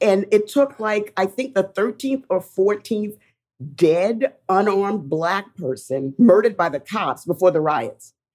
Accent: New York, United States; also born or lived in Cincinnati; So like growing up in New York, a black person could speak their mind.

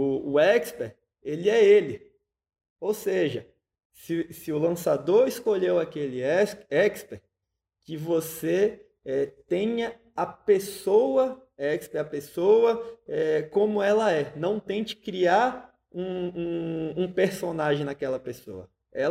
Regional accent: Bahia, Brazil; Eu falo frio no sentido de que falo mais devagar, como um bom baiano, falo manso, sou mais calmo.

